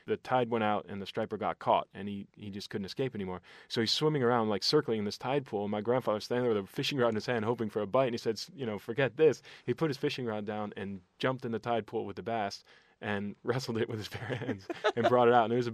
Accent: New Jersey, United States; I grew up in New Jersey, but I grew up on a dirt road, which most people don't believe, and we had a beautiful little watershed up the street from our house.

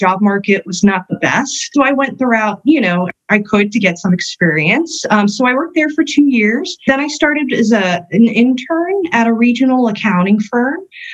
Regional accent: Miami, Florida, United States; Yep, born and raised in Miami, South Miami, actually.

